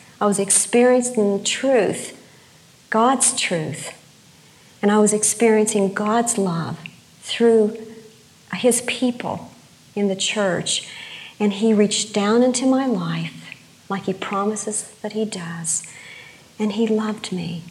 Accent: West Virginia, United States; When I grew up in West Virginia, I remember my bedroom so well that I spent hours and hours in.

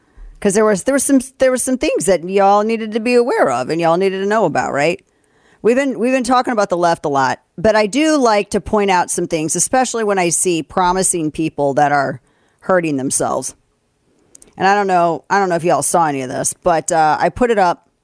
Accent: St. Louis, Missouri, United States; My hometown St. Louis in my home state of Missouri.

